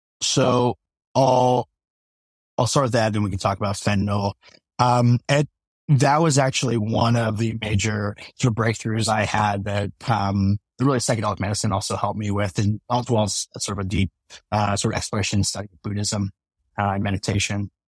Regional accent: Anaheim, California, United States; I mean, Buck's friends like to talk about how where I grew up in Anaheim, California, or as we called it Anacrime, is a rough neighborhood to say the least.

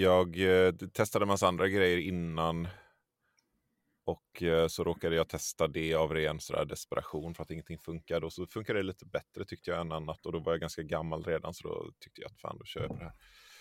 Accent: Tollered, Västra Götaland County, Sweden; also born or lived in Borås; född i Borås, vill jag minnas. Men jag har ingen särskild relation till staden Borås. Jag är uppvuxen i ett litet samhälle som heter Tollered. Som ligger strax en bit utanför Göteborg. Det är liksom pendlingsavstånd till Göteborg. Ganska idylliskt.

